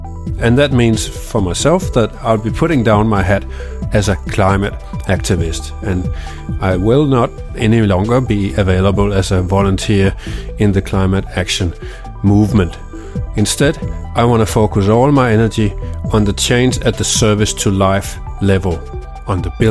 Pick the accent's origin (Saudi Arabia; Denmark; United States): Denmark; So, for inspiration, I looked to my home country, Denmark.